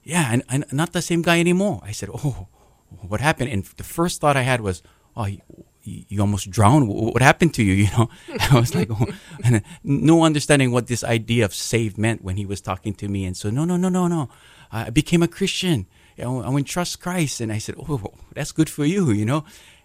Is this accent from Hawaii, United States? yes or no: yes; Waipahu, Hawaii, United States; I grew up in Waipahu and graduated in 1981 from that school.